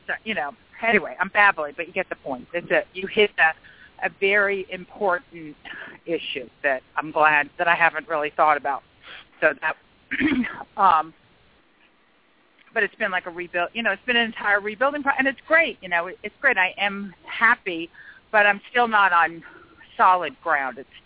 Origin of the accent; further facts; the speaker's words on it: Yonkers, New York, United States; born there; And I was born in Yonkers. Everybody was talking about the Bronx, so I feel right at home today on the show.